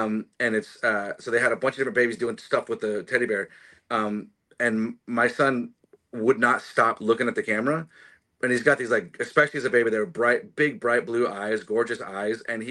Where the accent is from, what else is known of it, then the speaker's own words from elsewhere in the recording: Huntsville, Alabama, United States; I am. Yeah. I grew up in Huntsville, Alabama.